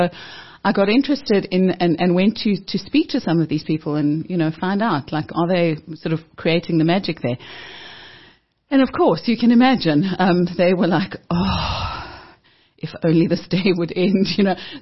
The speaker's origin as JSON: {"language": "English", "town": "Johannesburg", "region": "Gauteng", "country": "South Africa", "tie": "born or raised there", "said": "I grew up very close to here in Joburg."}